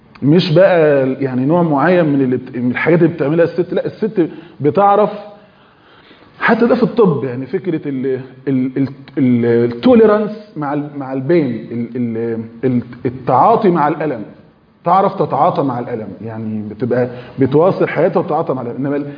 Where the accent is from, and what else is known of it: Egypt